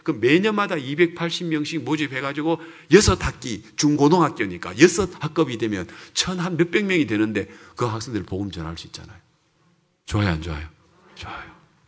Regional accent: South Korea; 내가 한국에서 왔다는 걸 내가 이야기해.

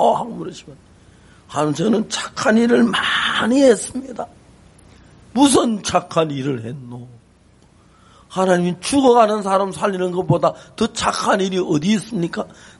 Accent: Gyeongsang, South Korea; 우리는 경상도 사람 서울 말하고 이북 말 구분 못해요.

